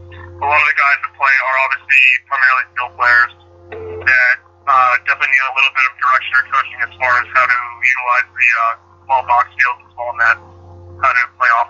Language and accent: English; Ontario, Canada; now in United States; I'm from Ontario, and I got into the field lacrosse team down here